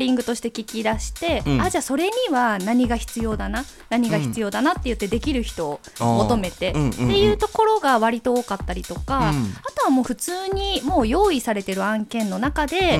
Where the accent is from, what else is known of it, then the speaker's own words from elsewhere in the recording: Kansai, Japan; now in Chiba, Japan; しかも関西出身で東京っていうか、まあ、千葉なんですけど千葉に来て、うんうんうん、誰も知り合いがいない